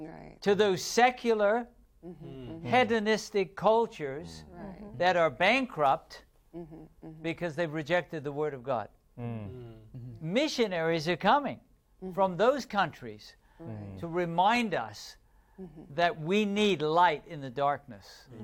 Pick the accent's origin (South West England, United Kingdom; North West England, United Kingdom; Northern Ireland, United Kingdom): South West England, United Kingdom; Bristol; born there; This is the time I was born in Bristol, England.